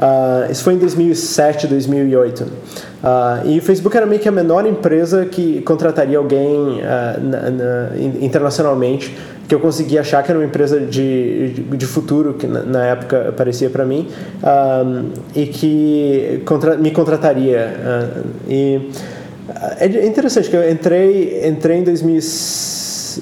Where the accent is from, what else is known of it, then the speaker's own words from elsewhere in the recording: Brazil; moved away; Eu saí do Brasil fazem uns 14 anos. A minha carreira no Brasil foi mais acadêmica mesmo.